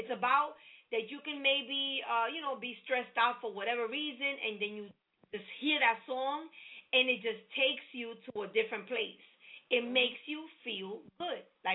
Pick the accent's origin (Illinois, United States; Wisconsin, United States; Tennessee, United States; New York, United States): New York, United States; now in Philadelphia, United States; I'm a New Yorker, too, and I'm in Philly.